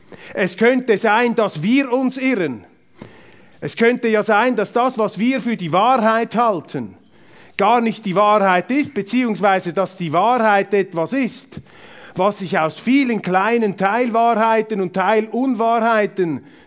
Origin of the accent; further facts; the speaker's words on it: Zurich, Switzerland; Ich bin Zürcher mit Migrationshintergrund.